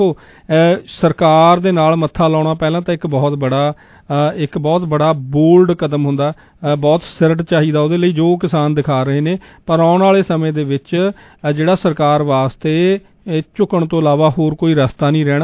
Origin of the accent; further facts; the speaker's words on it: Punjab, India; moved away; ਮੈਂ ਹੁਣ ਮੰਨ ਲਓ ਪੰਜਾਬ ਦੇ ਵਿੱਚ ਜੰਮਿਆ ਪਲਿਆ, ਬੜਾ ਹੋਇਆ, ਇੱਥੇ ਆਇਆ ਨੂੰ ਭਾਵੇਂ ਸਮਾਂ ਹੋ ਗਿਆ